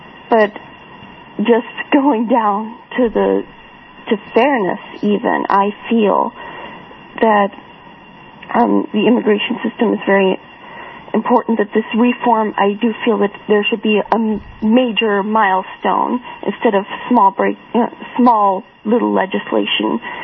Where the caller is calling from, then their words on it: Pennsylvania, United States; As you said, I'm calling from Bucks County.